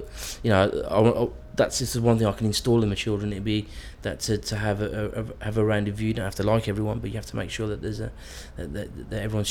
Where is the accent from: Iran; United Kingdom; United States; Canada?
United Kingdom; Birmingham, West Midlands; born there; we're a big Irish family. I mean, I was born in Birmingham, but my mum comes from a big Irish family